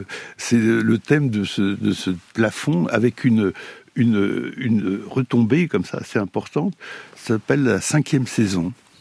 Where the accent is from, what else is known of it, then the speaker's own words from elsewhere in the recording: Bourgogne-Franche-Comté, France; que j'avais connu dans mon enfance en Bourgogne